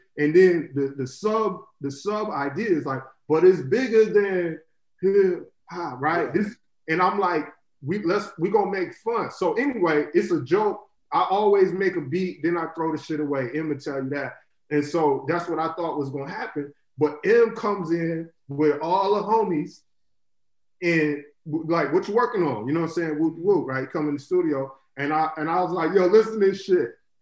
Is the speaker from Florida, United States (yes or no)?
yes; Florida, United States; And I remember growing up in Florida, one of the most obnoxious shits you could do was turn your music up in the trunk